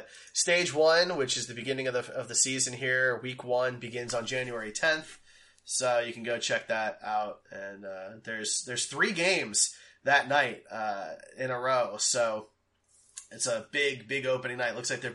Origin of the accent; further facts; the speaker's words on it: Philadelphia, Pennsylvania, United States; born there; which I was born in Philly, so maybe I'll go with that team.